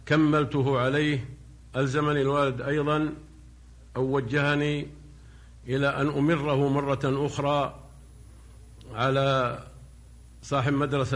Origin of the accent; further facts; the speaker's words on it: Riyadh, Riyadh Province, Saudi Arabia; هذه عادة كانت عندنا في نجد وفي الرياض بالأخص،